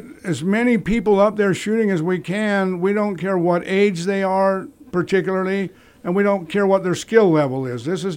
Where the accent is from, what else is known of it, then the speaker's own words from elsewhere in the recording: Helper, Utah, United States; I grew up in Helper, lived here for 50 years. Unfortunately, moved away for a while. I come back.